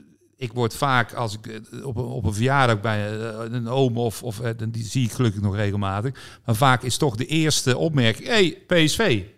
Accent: North Brabant, Netherlands; ik werkte in het Gooi in Hilversum. Dat was gewoon van, ik was Brabant

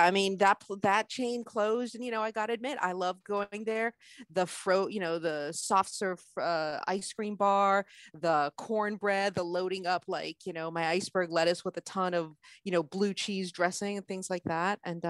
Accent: California, United States; I grew up in Northern California.

